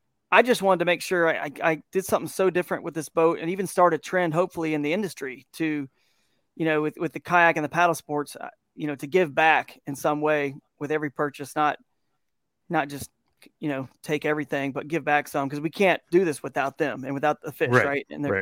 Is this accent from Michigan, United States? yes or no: no; Georgia, United States; growing up in Georgia there where I did.